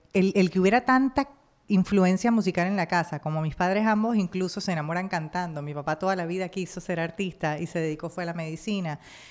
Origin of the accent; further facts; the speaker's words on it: Panama; Y sobre todo en mi país, Panamá, que no tenía una plataforma internacional como la maravillosa que tenían ustedes en Venezuela.